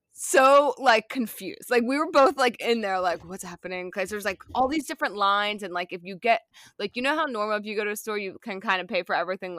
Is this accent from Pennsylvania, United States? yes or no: yes; Philadelphia, Pennsylvania, United States; I was from Philly.